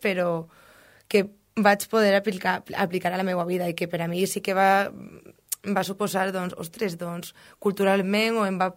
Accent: Andalusia, Spain; now in València, Spain; Visc a València, sóc andalusa i he vingut ací

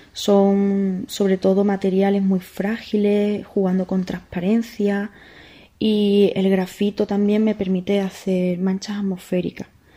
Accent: Huelva, Andalusia, Spain; now in Seville, Spain; soy de Huelva, aunque actualmente vivo en Sevilla.

